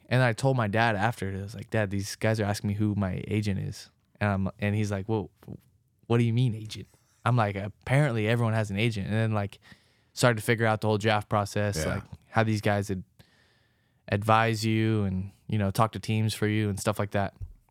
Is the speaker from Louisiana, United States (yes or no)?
no; California, United States; I just like it because I grew up in Orange County, so there's really no, like, downtown where I lived. Like, we live kind of close to the beach.